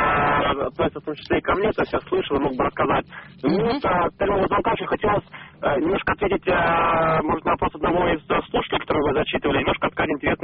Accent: Saint Petersburg, Russia; Из Санкт-Петербурга.

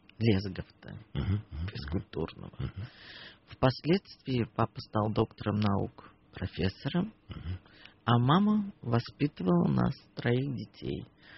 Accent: Saint Petersburg, Russia; born there; я родилась в Ленинграде в семье интеллигентов.

